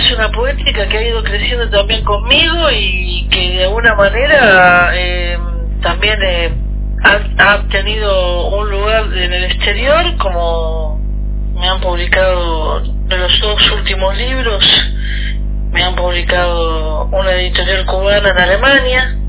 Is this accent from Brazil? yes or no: no; Argentina; No hablo solamente como argentinos, también en latinoamericano, digo, ¿no? Como América del Sur.